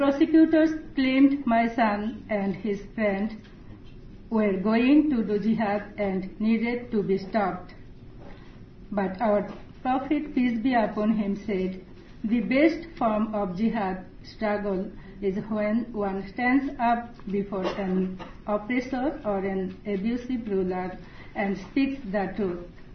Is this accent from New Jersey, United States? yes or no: no; Atlanta, Georgia, United States; from Atlanta